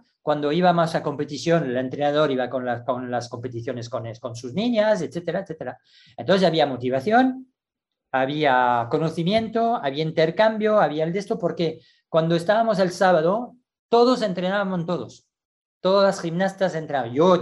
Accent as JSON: {"language": "Spanish", "country": "France", "second_language": "Spanish", "said": "Yo como entrenador francés, yo tenía toda la posibilidad del mundo"}